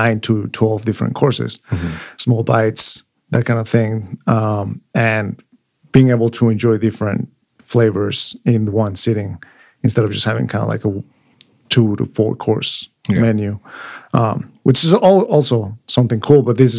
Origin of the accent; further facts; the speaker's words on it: Mexico City, Mexico; I'm from Mexico City.